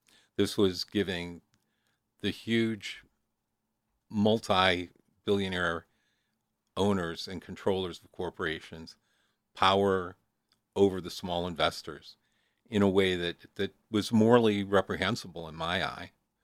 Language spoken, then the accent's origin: English; Chicago, Illinois, United States; I grew up in Chicago in a community called East Rogers Park. We were poor when I was growing up, but I don't think I was aware we were poor.